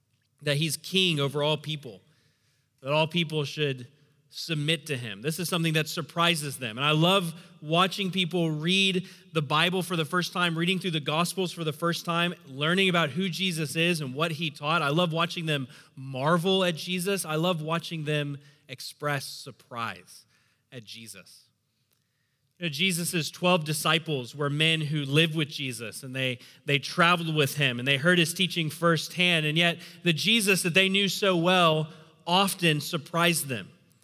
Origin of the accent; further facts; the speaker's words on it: Bentonville, Arkansas, United States; now in Bangkok, Thailand; I grew up in Bentonville, Arkansas, which is a pretty, you know, small town in the Midwest. And so moving to a major city like Bangkok, a city of 15 million people